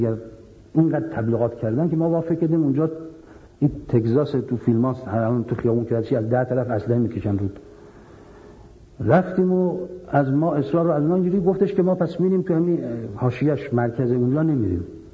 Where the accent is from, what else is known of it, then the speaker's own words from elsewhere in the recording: Iran; من از ایران آمدم،